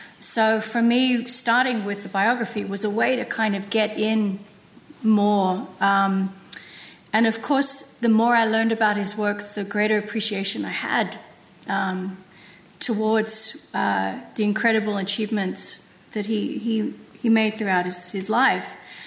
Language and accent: English; Australia; also born or lived in United States; so I grew up in Australia and studied art in the U.S.